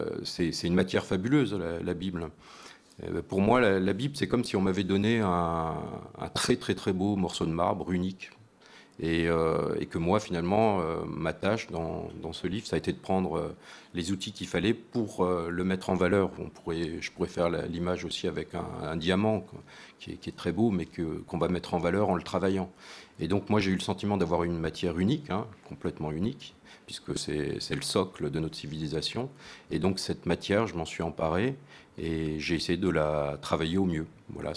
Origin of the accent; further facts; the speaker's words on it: Strasbourg, Grand Est, France; Alors, moi, je suis alsacien, hein, je viens de Strasbourg.